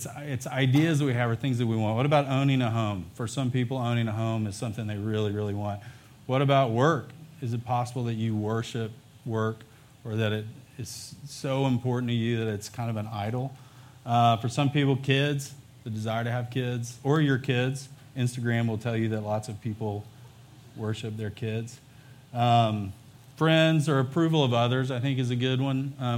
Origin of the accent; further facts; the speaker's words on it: Dallas, Texas, United States; Born and raised in Dallas, grew up here, moved back here. So I'm a Dallasite, I guess.